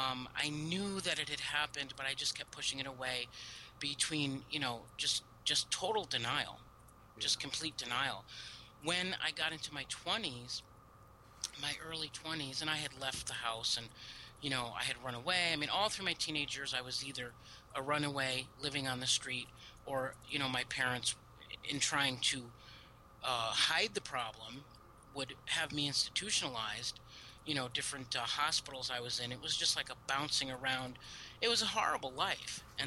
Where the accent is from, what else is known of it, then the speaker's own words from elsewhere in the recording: Cheshire, Connecticut, United States; Oh, okay. Well, I grew up in Cheshire, Connecticut, which is a little middle-class town.